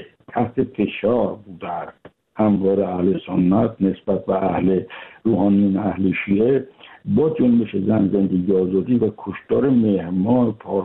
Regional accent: Iran; ما ایرانیم، چه شیعه چه سنی چه بهایی، خیلی مهم است.

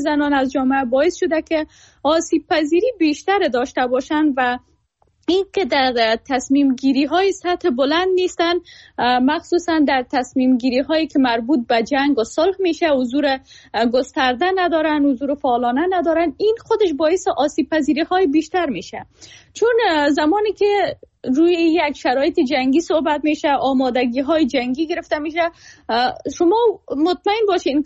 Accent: Afghanistan; سالها در افغانستان جنگ بوده، ما در جنگ متولد شدیم، در نسبتاً کشوری که آرامش نسبی داشت بزرگ شدیم،

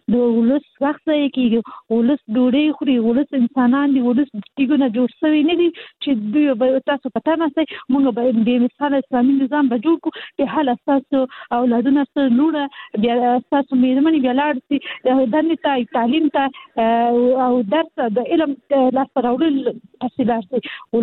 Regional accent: Kabul, Afghanistan; زه اصلي د کابل یم

